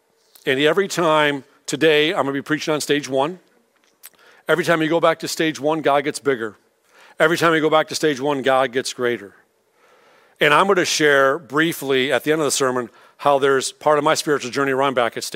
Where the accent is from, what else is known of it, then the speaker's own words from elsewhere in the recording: Clinton Township, Michigan, United States; Now, I was born and raised in the Catholic Church in Clinton Township